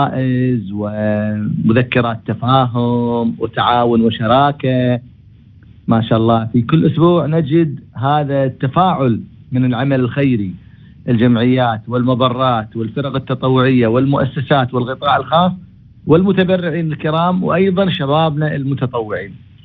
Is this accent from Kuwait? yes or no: yes; Kuwait; وما ودنا في الحقيقة يكون طالب عندنا بالكويت ما يحصل أحد يدفع رسومه أو يكفله